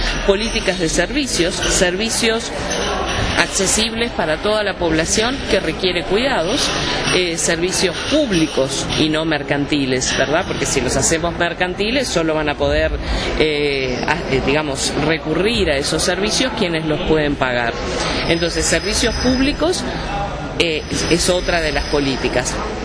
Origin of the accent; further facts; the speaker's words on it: Uruguay; Yo soy uruguaya, que es un país envejecido también